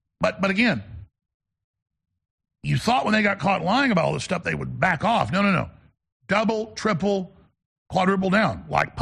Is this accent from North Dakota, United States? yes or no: no; Dallas, Texas, United States; born or raised there